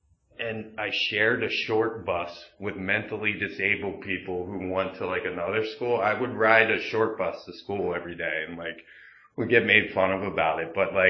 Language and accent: English; Pennsylvania, United States; born there; I was born in Delaware County outside of Philadelphia.